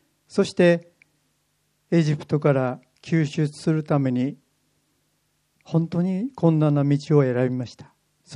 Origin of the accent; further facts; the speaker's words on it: Kumamoto, Japan; born there; now in Hokkaido, Japan; もう私は本当は北海道人なんですね。でも私はですね、九州の熊本で生まれましてですね、今もですね、やっぱり私は熊本人だなと思うんですね。